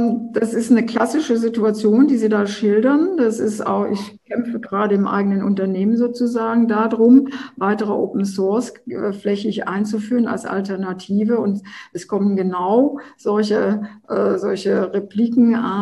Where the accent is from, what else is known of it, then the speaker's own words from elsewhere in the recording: Germany; Also als Deutsche sind wir da ja nicht so gut unterwegs. Wir sind ja nun das Land der Ingenieure und der Techniker und so weiter.